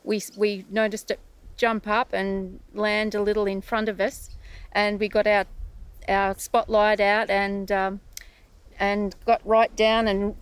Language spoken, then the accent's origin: English; Victoria, Australia; we're sheep farmers from the Plains in northern Victoria.